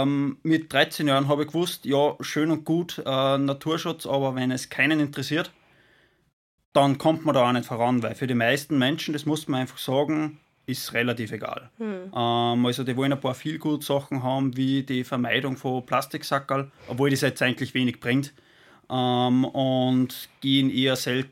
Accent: Upper Austria, Austria; ich bin ein Oberösterreicher und komme vom Land. Also irgendwo im Herzen bin ich doch ein Lander geblieben.

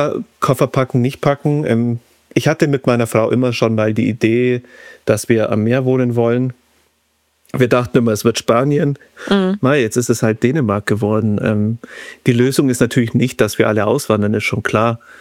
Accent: Germany; Wir sind schon sehr als Deutsche auf uns selber irgendwie so. Wir sind uns selbst genug vielleicht, ich weiß es nicht.

